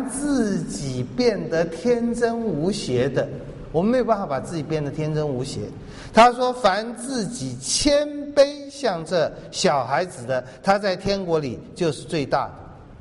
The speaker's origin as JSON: {"language": "Chinese", "country": "China", "said": "这个解释恐怕不对，这是我们中国人的讲法"}